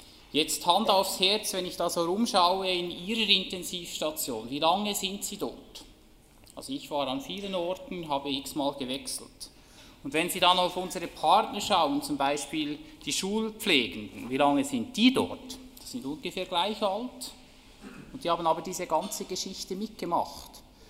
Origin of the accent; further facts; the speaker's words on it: Bern, Switzerland; Das ist Bern, das ist meine Geburtsstadt und wo ich die Kindheit verbracht habe